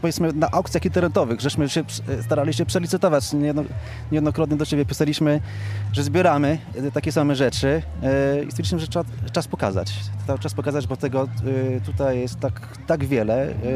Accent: Gdańsk, Pomeranian Voivodeship, Poland; now in Tleń, Poland; Ja dokładnie jestem z Gdańska, a już w 1983 roku przyjechałem do Tlenia.

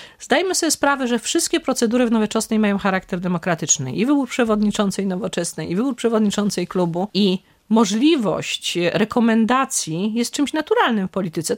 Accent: Łódź, Łódź Voivodeship, Poland; Ja jestem akurat z Łodzi.

